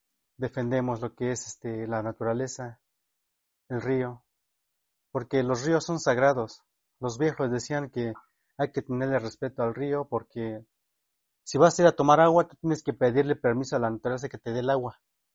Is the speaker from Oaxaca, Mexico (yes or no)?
yes; Eloxochitlán de Flores Magón, Oaxaca, Mexico; Soy originario de este municipio de Los Xochitlán de Flores de Magón y nací acá en Barrio Escopeta en el año 1982, un 20 de octubre.